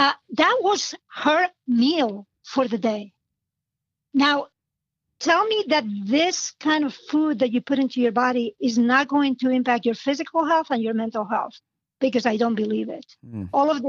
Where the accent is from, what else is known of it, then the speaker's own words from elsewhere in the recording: Barcelona, Catalonia, Spain; So I grew up in Barcelona, Spain, where food really matters to us, where we have healthy foods.